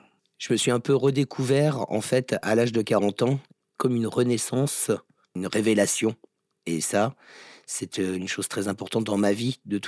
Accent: Tours, Centre-Val de Loire, France; Comme à la base, en fait, je suis de Tours, originaire

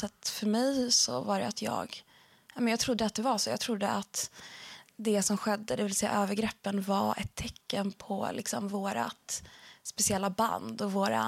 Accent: Norrland, Sweden; Jag kommer uppifrån Norrland. Det hörs inte på dialekten, nej. Men det kommer fram ibland om jag är lite så här arg eller engagerad. Kanske har lite spår av den. Men kommer från en liten stad uppe i Norrland. Inte jättehögt upp, men Norrland.

